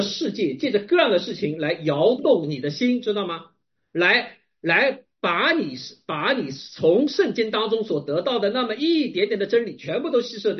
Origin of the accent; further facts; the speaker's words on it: China; 作为一个中国人，作为一个中国基督徒